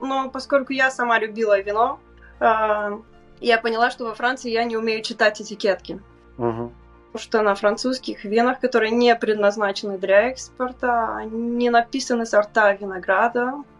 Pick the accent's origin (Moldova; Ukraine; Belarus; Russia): Moldova; я из Молдовы, и как в любом уважающем себя хозяйстве у нас дома производилось вино каждую осень.